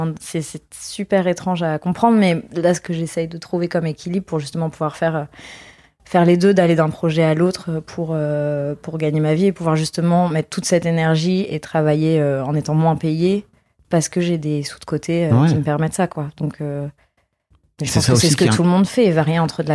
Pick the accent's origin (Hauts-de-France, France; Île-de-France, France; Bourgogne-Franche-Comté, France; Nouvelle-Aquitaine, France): Île-de-France, France; Paris; moi, j'étais née à Paris, donc j'ai grandi à Montmartre. Et en fait, c'est cette période-là, donc vers le CM2, je crois, où mes parents ont décidé d'aller vivre à la campagne